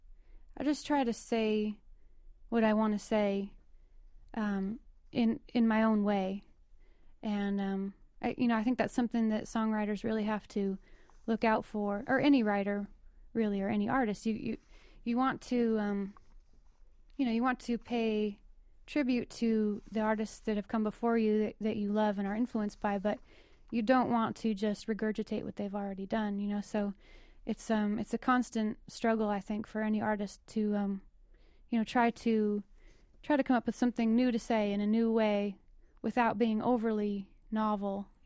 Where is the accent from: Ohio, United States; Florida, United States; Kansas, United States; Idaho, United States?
Idaho, United States; I grew up in Idaho. I still consider Idaho to be kind of home, you know, with a capital H. My whole family's there and everything.